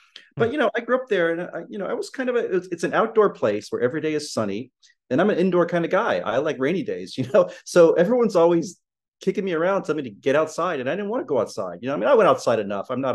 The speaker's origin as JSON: {"language": "English", "region": "Florida", "country": "United States", "tie": "born or raised there", "said": "I grew up in Florida, and it was in the 70s and everyone ate the same kind of food, you know, beef stroganoff and, you know, just basic American."}